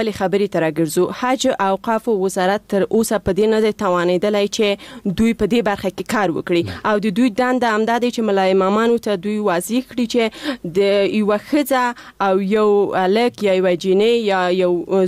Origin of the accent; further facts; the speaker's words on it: Paktia, Afghanistan; زه د پکتیا د دسی یو ولسوالیم چې اصلا الته د انجونو لپاره هیڅ خوانځای نشته